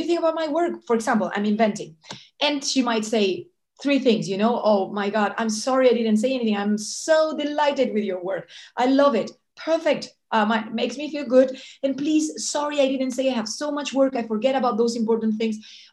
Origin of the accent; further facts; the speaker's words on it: Spain; English is a second language; now in Belgium; I mean, I'm from Spain, my parents told me, never go to France.